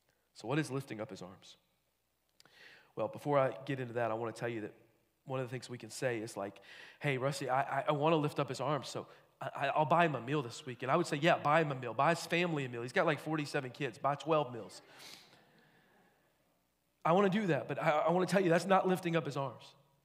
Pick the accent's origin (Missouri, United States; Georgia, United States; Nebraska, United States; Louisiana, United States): Georgia, United States; I'm not very smart. I'm from Georgia. We don't do a lot, but we figure this thing out. We win baseball, though. Go Braves.